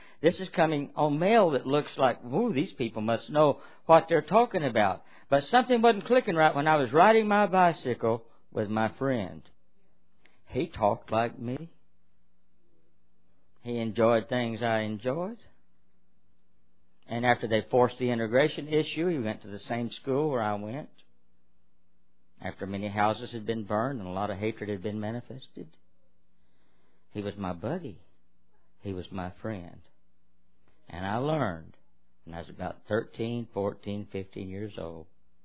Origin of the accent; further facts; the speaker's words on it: the South, United States; I was raised in the South, and there was hatred being manifested.